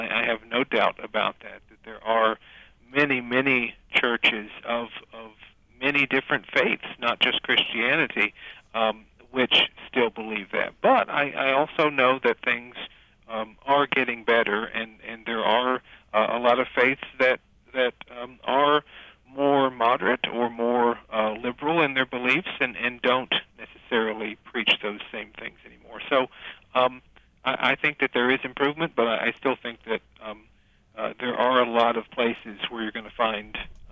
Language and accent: English; Kentucky, United States; You know, I came from an evangelical background. I grew up in the South in Kentucky.